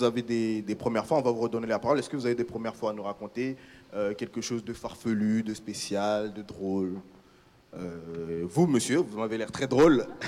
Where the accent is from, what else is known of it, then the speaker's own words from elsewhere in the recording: Central African Republic; Alors moi, j'ai fait une partie de mon enfance en Centrafrique, République centrafricaine, je ne sais pas si vous connaissez.